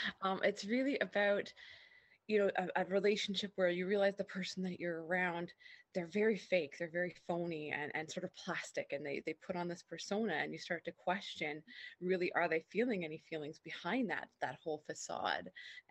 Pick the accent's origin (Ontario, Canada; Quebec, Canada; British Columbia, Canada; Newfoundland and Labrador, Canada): British Columbia, Canada; Vancouver; I'm from Vancouver, BC. Previously, I was based out of Kelowna, BC, but Vancouver is now home for quite some time.